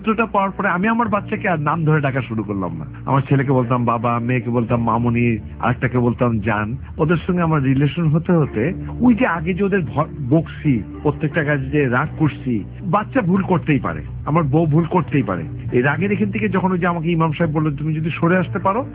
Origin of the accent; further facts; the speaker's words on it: Bangladesh; আমি যে বাংলাদেশি ইয়েতে বড় হয়েছি